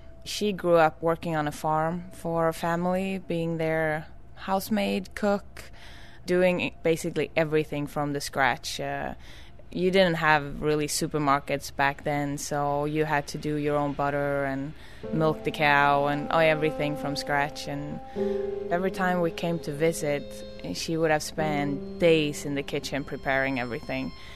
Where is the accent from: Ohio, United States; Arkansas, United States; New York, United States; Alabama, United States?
New York, United States; I'm not from Dallas. I'm actually from New York.